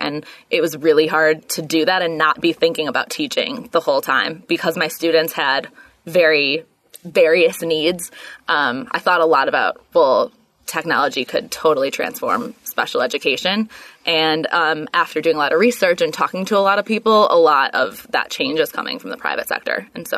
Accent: Chicago, Illinois, United States; So I'm born and raised in Chicago.

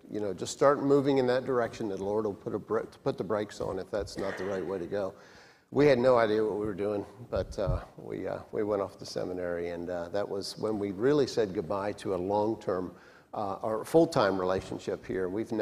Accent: Hampstead, Maryland, United States; I'm a local boy. I grew up here in Baltimore County, just up the road in the Hampstead area, Upper Co. Born and raised there, worked on a dairy farm

